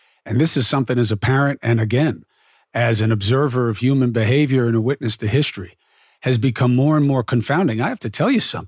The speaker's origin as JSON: {"language": "English", "region": "New York", "country": "United States", "tie": "born or raised there", "said": "Growing up in New York, you know, the family that I choose, people who married into my family, my nieces, you know, Jewish people all over."}